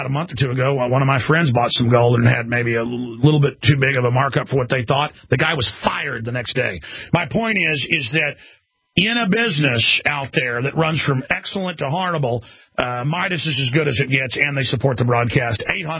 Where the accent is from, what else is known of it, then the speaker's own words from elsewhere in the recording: Dallas, Texas, United States; I've been mugged a couple times growing up in Dallas because I'd go in the bad neighborhoods to buy beer and stuff.